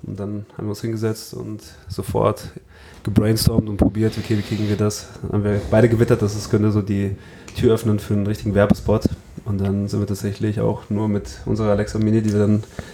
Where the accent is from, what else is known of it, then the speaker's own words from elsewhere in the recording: Hesse, Germany; meine kleine Heimatstadt, wo ich aufgewachsen bin, bei Frankfurt, gibt es halt ein … Festival.